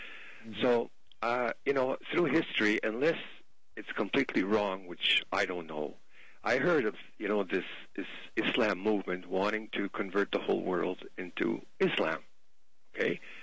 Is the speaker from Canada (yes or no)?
yes; Quebec, Canada; I'm from Quebec, and we have this thing here.